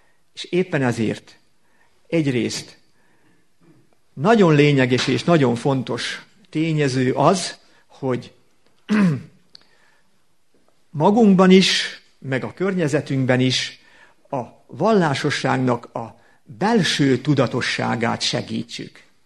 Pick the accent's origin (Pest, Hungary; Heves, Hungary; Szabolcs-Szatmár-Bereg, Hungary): Szabolcs-Szatmár-Bereg, Hungary; Kitelepítettek bennünket, aztán itt Szabolcsba egy tanyát kaptunk, és ott nőttem föl a tanyán.